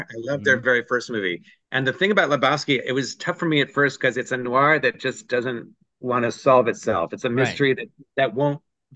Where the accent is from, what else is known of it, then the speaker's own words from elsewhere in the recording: Springfield, Virginia, United States; also born or lived in Albuquerque; Now, I should say I was born in Albuquerque, but I grew up in Northern Virginia, Springfield. I went to West Springfield High. So I'm a local boy.